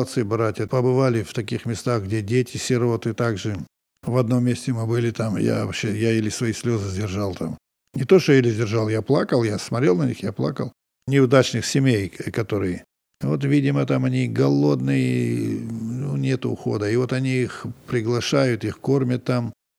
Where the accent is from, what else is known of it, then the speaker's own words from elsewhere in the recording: Russia; им было тоже приятно, что я вот осетин